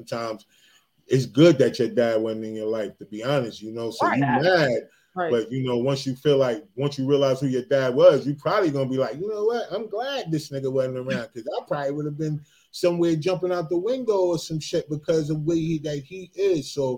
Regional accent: New Jersey, United States; I'm from Jersey.

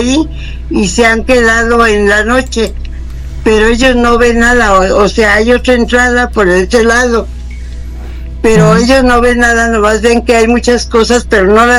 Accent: Tamazula, Jalisco, Mexico; Yo soy de Tamazula, Jalisco

